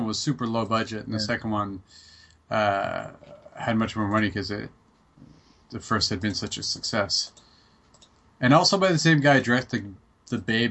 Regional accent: Canada; We used to have Super Channel, which we're all Canadian here, right?

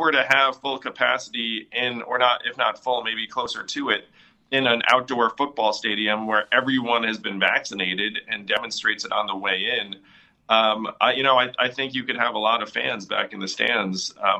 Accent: New York, United States; Well, I'm saying as a New Yorker, like, of course, if the Knicks were somehow to win the title

